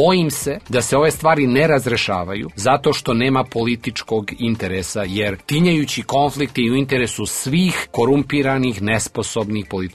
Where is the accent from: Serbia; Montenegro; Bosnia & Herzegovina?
Bosnia & Herzegovina; Sarajevo, Federation of Bosnia and Herzegovina; i ja sam odrastao u Sarajevu.